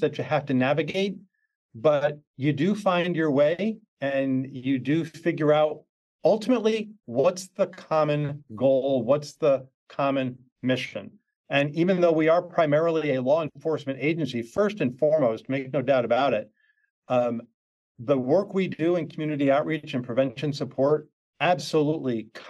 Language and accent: English; New York, United States; I started my professional career in my home state of New York, working for state government.